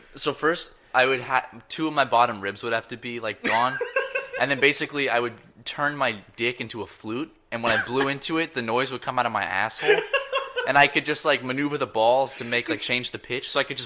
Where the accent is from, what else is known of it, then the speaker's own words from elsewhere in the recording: the South, United States; I've always said General Sal's, but I'm also from the South